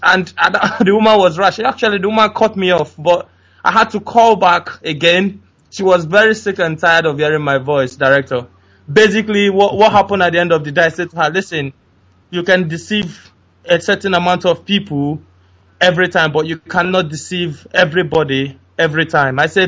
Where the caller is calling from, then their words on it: United Kingdom; I was calling from the United Kingdom.